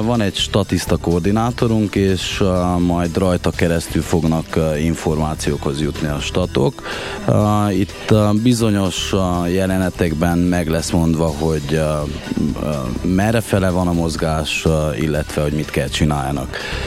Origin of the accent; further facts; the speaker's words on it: Székely Land, Romania; mivel hogy székelyek vagyunk, ezért eléggé megbízhatóak vagyunk